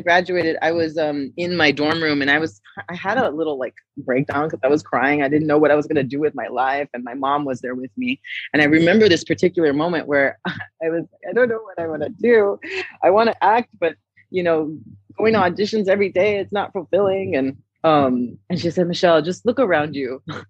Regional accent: Brownsville, Texas, United States; moved away as an adult; now in Los Angeles, United States; growing up in Brownsville, Texas, I never thought that, you know, one day when I grow up, I can be a puppeteer, because it's just not a profession over there

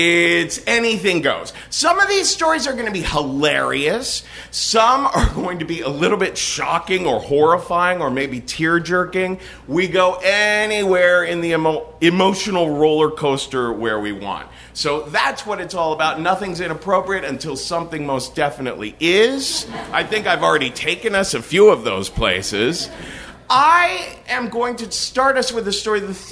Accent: New York, United States; as a New Yorker, I can warn you, if it starts to become too hip, then the people from the Jersey Shore start coming.

